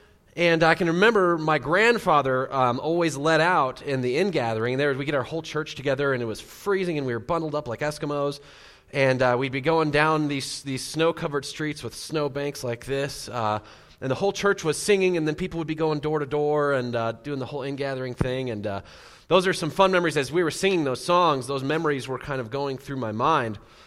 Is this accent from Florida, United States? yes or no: no; San Diego, California, United States; also born or lived in Wisconsin; I was born in Wisconsin and lived there till I was about 8 and then moved to San Diego.